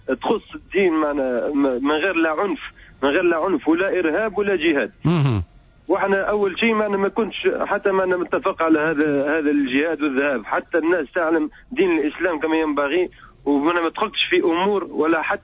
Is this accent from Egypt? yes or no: no; Monastir Governorate, Tunisia; أنا أصلي من من من من ولاية المنستير